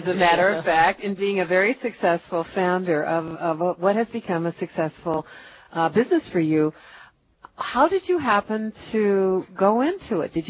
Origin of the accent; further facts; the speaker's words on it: San Francisco, California, United States; And I come from San Francisco, so I was so thrilled to find in Target, of all places